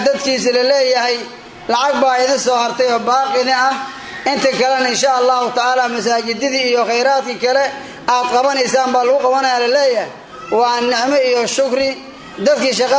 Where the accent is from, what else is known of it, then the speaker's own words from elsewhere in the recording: Lower Shabelle, Somalia; born there; waxaan ku hadlayaa afgaan qubada gobolka Shabeelada Hoose afka noqoda marka aan ku hadlayo gobolka aan ku dhalanay ee Soomaaliya geeska Afrika sida gaar ahaan Shabeelada Hoose